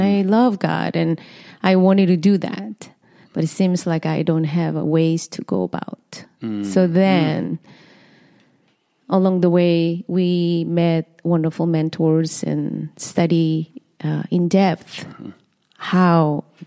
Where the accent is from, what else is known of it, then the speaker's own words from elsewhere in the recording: South Korea; I grew up in Korea in poverty